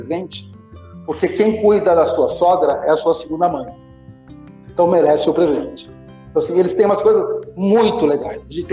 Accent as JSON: {"language": "Portuguese", "country": "Brazil", "said": "E como bom brasileiro, eu pedi um desconto."}